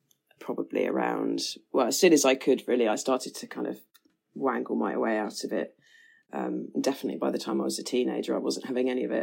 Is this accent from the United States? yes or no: no; London, United Kingdom; I grew up in Notting Hill because my dad was a vicar and his parish at the time when I was born was in Notting Hill, Notting Hill Gate. So that's where we were when I was born.